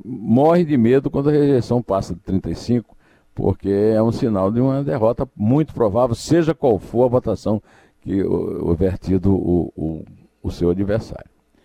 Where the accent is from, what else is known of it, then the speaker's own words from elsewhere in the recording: Uiraúna, Paraíba, Brazil; born there; que nasceu numa cidade chamada Pombal, muito perto de Iraúna, onde eu nasci.